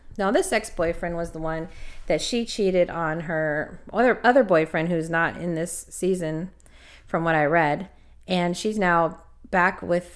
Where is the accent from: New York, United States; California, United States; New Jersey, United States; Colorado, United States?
California, United States; Los Angeles; makes me feel very nostalgic because I'm from Los Angeles.